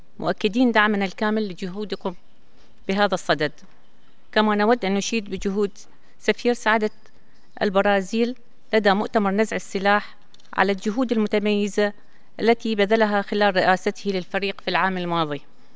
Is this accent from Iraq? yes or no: yes; Iraq; يرى وفد بلدي العراق